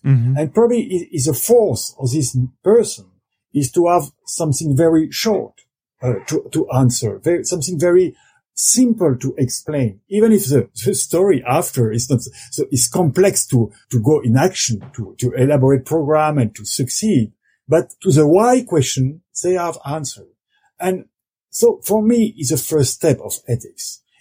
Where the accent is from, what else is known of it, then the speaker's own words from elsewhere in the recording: France; I come from France.